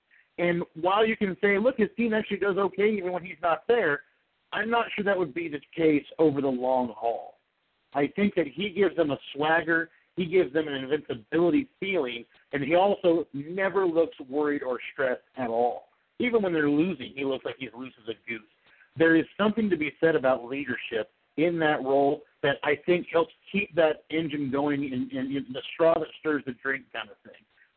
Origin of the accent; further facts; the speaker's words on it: California, United States; I go with San Jose just because I'm from California, so yeah. I have no problem watching the hometown team do a little something.